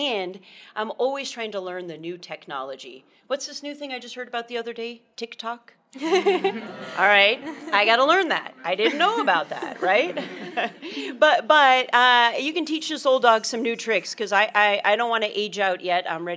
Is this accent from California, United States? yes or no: no; Harrisburg, Pennsylvania, United States; I had done a variety of internships in my hometown of Harrisburg, Pennsylvania, at the ABC affiliate